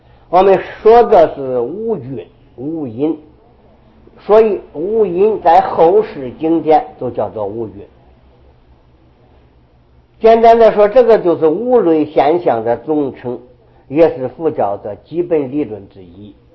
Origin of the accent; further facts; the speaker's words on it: China; 这个是我们中国人的对于万物的分论。